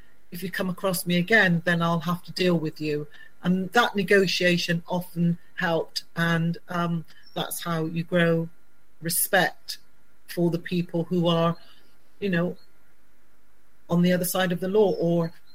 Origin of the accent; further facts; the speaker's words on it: Bristol, South West England, United Kingdom; I grew up in Bristol. I'm the youngest of six children.